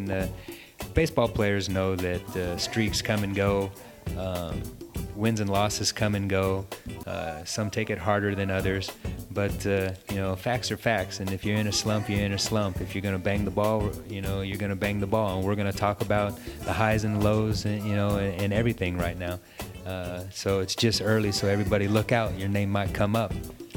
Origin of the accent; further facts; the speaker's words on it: Detroit, Michigan, United States; going against the Detroit Tigers, my hometown.